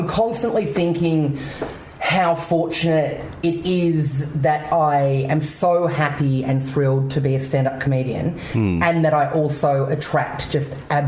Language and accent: English; Canberra, Australian Capital Territory, Australia; I grew up in Canberra. I lived there for 22 years. But I've come good.